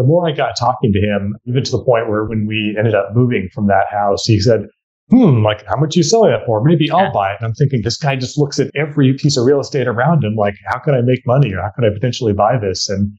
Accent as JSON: {"language": "English", "town": "San Jose", "region": "California", "country": "United States", "tie": "born or raised there", "said": "I was born and raised in San Jose, went to San Jose State University, got a degree in finance there."}